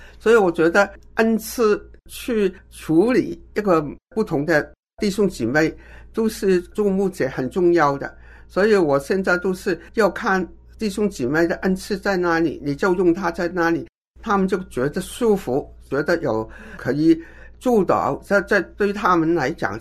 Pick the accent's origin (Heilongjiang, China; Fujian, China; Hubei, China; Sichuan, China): Fujian, China; Quanzhou; 但是我是泉州人